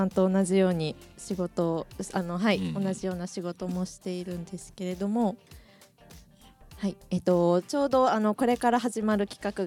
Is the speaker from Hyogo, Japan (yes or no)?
yes; Nishinomiya, Hyogo, Japan; also born or lived in Kawasaki; now in Nakagawa, Japan; 出身は兵庫県の西宮市で、まあ、 いわゆる町っ子